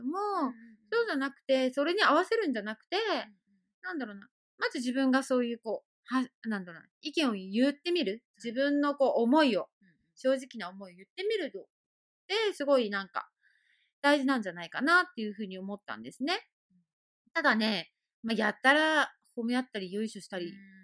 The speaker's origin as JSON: {"language": "Japanese", "region": "Fukuoka", "country": "Japan", "tie": "born or raised there", "moved": "yes", "lives_now": "Tokyo, Japan", "said": "まあ私もね、田舎、福岡の田舎から出てきて、今東京住んでますけども、もう結局東京長いですけども"}